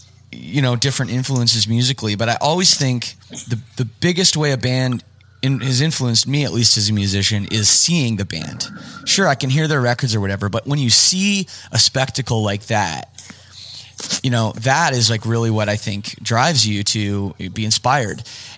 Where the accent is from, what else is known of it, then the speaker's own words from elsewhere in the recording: Canada; I'm from Canada